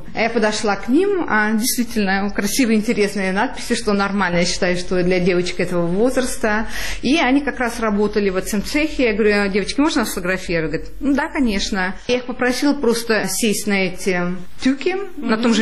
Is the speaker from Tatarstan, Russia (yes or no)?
yes; Naberezhnye Chelny, Tatarstan, Russia; А я сама в детстве жила на Набережных Челнах, КамАЗ.